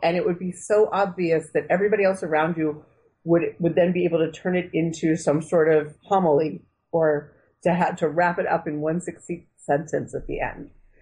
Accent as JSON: {"language": "English", "region": "West Virginia", "country": "United States", "said": "I'm from West Virginia."}